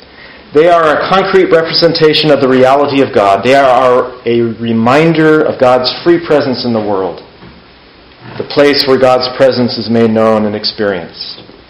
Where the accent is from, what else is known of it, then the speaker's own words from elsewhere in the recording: Berkeley, California, United States; And then I do remember where I grew up in Berkeley, and my mother at some point had to sell that house.